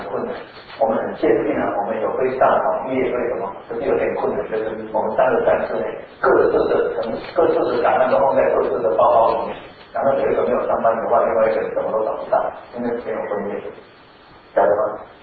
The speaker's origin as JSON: {"language": "Chinese", "country": "Taiwan", "said": "你知道我们台湾人喜欢生男孩子，对不对？"}